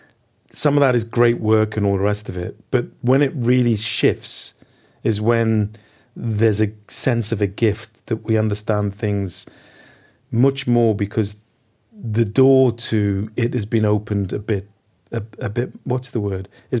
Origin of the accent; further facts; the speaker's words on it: London, United Kingdom; I'm from London.